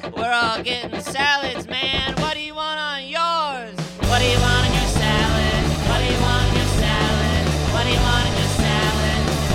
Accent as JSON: {"language": "English", "region": "Texas", "country": "United States", "tie": "born or raised there", "lives_now": "Austin, United States", "said": "Well, my brother and I moved to Austin in 2011. We grew up outside of Houston and had been in different places before that, but ended up there."}